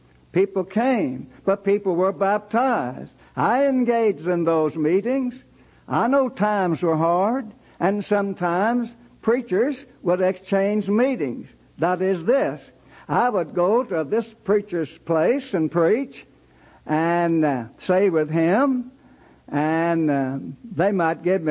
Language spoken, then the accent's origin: English; Murray, Kentucky, United States; moved away as an adult; When I began full-time local work in 1934, leaving my hometown in Murray, Kentucky, after finishing college